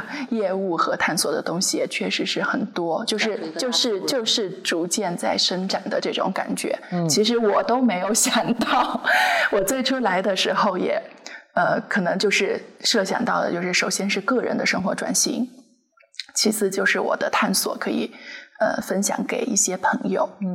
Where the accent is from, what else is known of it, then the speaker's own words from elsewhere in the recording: Dali, Yunnan, China; 我从小是在大理长大的嘛，就本身就喜欢离山水近的这种生活